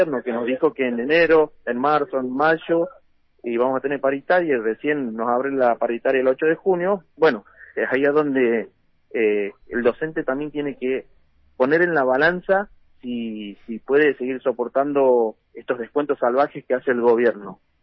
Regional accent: Río Gallegos, Santa Cruz, Argentina; porque soy de acá de Río Gallegos

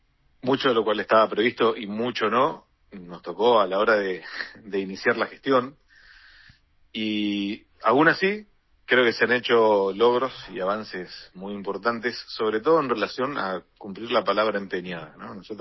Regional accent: Puerto Deseado, Santa Cruz, Argentina; es en relación a mi pueblo, ¿no? A Puerto Deseado.

